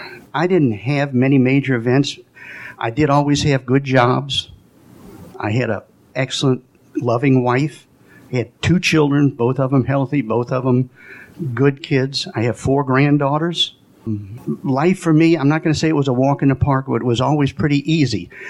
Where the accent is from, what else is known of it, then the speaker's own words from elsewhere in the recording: Irving, Texas, United States; born there; I was born in 1951 in Irving, Texas. I was one of six kids. I have three brothers, two sisters.